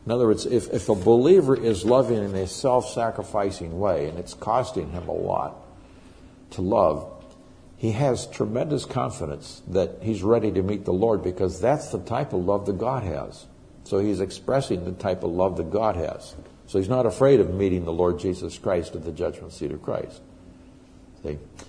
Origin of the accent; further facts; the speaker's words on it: Nigeria; I grew up in Nigeria, West Africa. My parents were missionaries there.